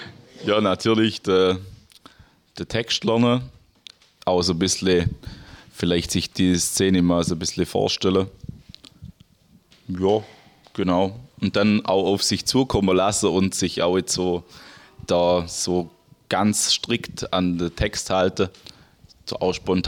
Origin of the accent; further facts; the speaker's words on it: Zussdorf, Baden-Württemberg, Germany; ich bin ja auch in Zussdorf aufgewachsen, in dem die Serie ja spielt.